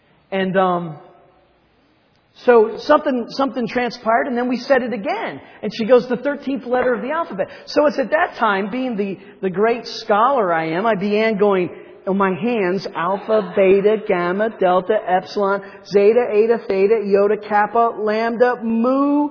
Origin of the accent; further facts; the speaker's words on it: Reading, Pennsylvania, United States; I came from Pennsylvania, and of course, the baseball team is the Philadelphia Phillies, and they have a P on the front of their hat. Well, I lived in a town near Philadelphia. It was called Reading.